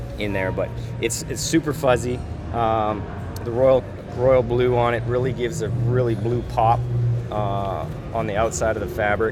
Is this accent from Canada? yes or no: yes; Edmonton, Alberta, Canada; a brand from my hometown, Edmonton, Alberta